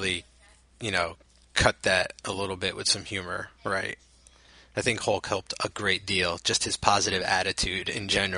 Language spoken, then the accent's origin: English; New Jersey, United States; I'm just from New Jersey. I don't know.